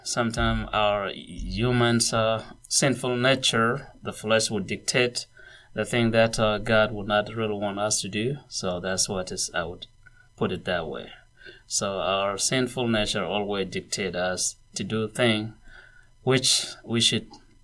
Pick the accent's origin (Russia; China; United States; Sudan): Sudan; and then I'm from Sudan, and I married her.